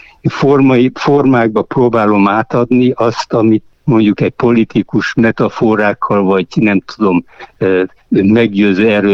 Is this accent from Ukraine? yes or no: no; Transylvania, Romania; now in Ajka, Hungary; mert én erdélyi vagyok, és a 89-ben jöttem át